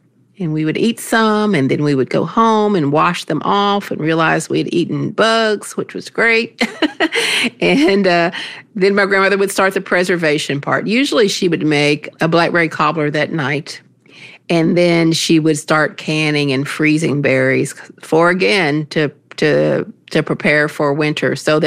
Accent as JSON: {"language": "English", "region": "Appalachia", "country": "United States", "tie": "born or raised there", "said": "So, for example, the greens that I grew up with in Appalachia were often kale, mustard, turnip greens."}